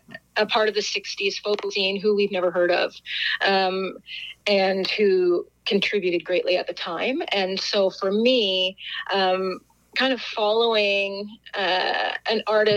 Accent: Canada; So highlighting the Canadian contribution and to that was really important to me as a Canadian.

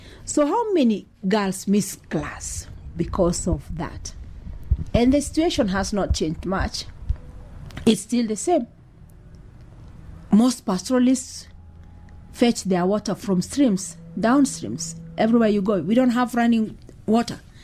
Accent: Baragoi, Samburu County, Kenya; English is a second language; now in Kajiado, Kenya; I'm originally from Samburu County, from a place called Baragoi. And then I got married. Now my home is in Kajiado because that's where my husband comes from.

